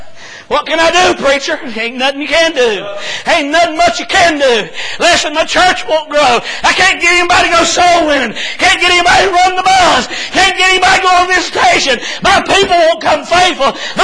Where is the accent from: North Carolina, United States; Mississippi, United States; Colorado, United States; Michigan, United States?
North Carolina, United States; We're from North Carolina up in the mountains and we're like Brother Jeff and y'all.